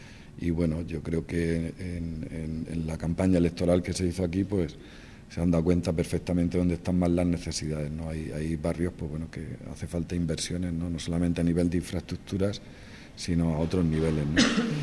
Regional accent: Cartagena, Region of Murcia, Spain; born there; Estoy aquí por una cuestión de orígenes. Yo nací aquí en Cartagena y vivo aquí en Cartagena

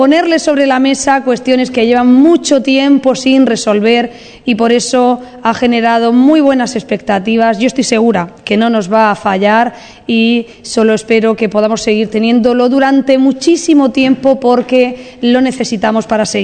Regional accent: Cartagena, Region of Murcia, Spain; que dependen de la agricultura de mi tierra, la tierra que dirijo, Cartagena y toda su comarca

